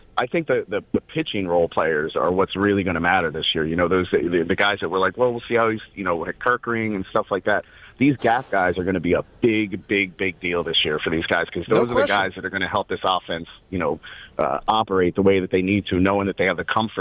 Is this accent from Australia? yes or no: yes; Australia; I don't know if you know this, but I'm an Australian kind of guy.